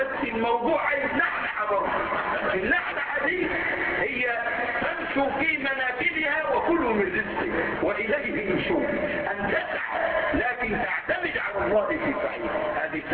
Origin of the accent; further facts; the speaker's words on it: Egypt; واحد مرة عندنا في مصر